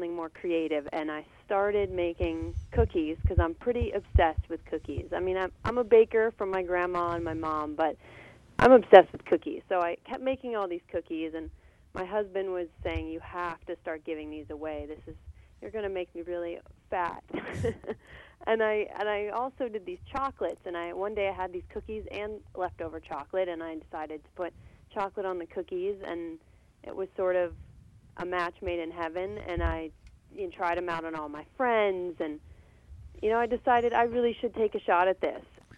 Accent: Pennsylvania, United States; I grew up in Western PA in all kinds of towns. My dad's a minister there, and so we moved around Western PA a lot.

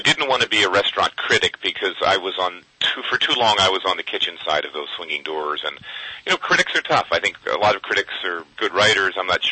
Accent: Philadelphia, Pennsylvania, United States; I'm originally from Philadelphia, so the other end of that, your fair state of Pennsylvania.

